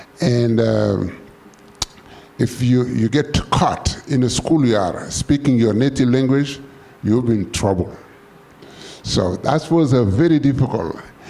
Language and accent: English; Burkina Faso; I thought to myself, I say, one day, I'm gonna buy an ambulance to bring to my hometown.